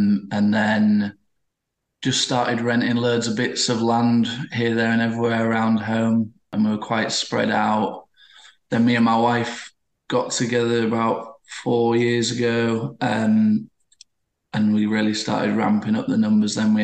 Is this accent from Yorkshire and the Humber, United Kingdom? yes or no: yes; Yorkshire and the Humber, United Kingdom; moved away as an adult; now in Rothbury, United Kingdom; I'm in Rothbury, Northumberland, right at the top of England. We're about 32 miles off Scotland. But I'm originally from Yorkshire. We moved here about a year ago now. We moved to a new farm last year from Yorkshire to Northumberland.